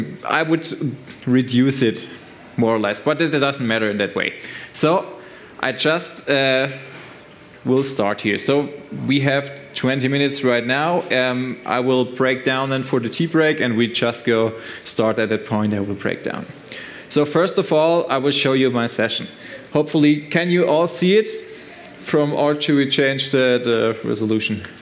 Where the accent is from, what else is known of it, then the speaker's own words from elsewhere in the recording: Stuttgart, Baden-Württemberg, Germany; I'm from Germany, Stuttgart.